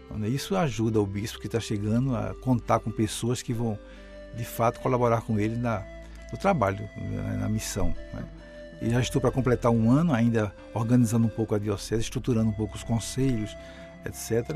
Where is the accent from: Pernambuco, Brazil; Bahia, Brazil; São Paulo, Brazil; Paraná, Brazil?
Pernambuco, Brazil; Cabo de Santo Agostinho; Eu sou pernambucano, de origem lá do Grande Recife. Eu nasci no Cabo de Santo Agostinho, fica a 50 quilômetros de Recife, aproximadamente.